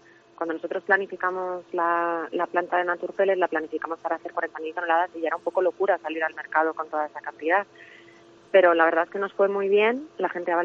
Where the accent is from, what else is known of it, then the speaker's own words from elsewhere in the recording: Segovia, Castile and León, Spain; yo tengo un vínculo muy especial con Segovia, quiero mucho a mi tierra y la verdad es que alardeo de ella allá donde voy